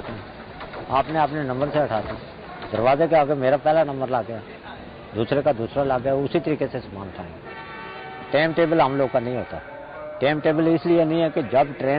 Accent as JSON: {"language": "Urdu", "region": "Azad Kashmir", "country": "Pakistan", "said": "میں آزاد کشمیر کا ہوں،"}